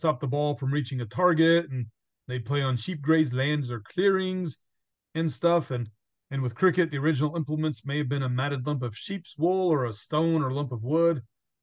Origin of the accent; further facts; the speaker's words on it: Clinton, Indiana, United States; Jody and I grew up in the Midwest and near Clinton, Indiana with the Little Italy Festival.